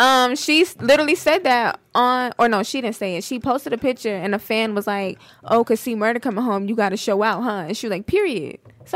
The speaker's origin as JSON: {"language": "English", "town": "Queens", "region": "New York", "country": "United States", "tie": "born or raised there", "also_born_or_lived": "Brooklyn", "lives_now": "Orlando, United States", "said": "I'm from New York."}